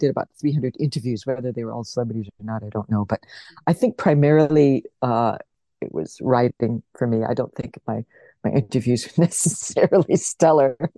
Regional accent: United States; And I think the fact that I'm American means that I'm sort of outside the class business, which I think is rife in this country, pretty much.

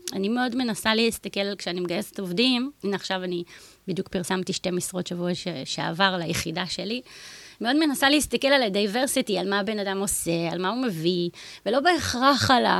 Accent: Beersheba, Southern District, Israel; also born or lived in Dimona; אז גדלתי בדימון עד גיל 8, ואחר כך עברנו לבאר שבע.

